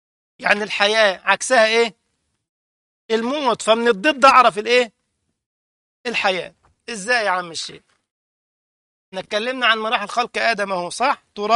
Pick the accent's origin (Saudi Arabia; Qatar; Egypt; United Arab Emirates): Egypt; ولا القرود اللي عندنا في مصر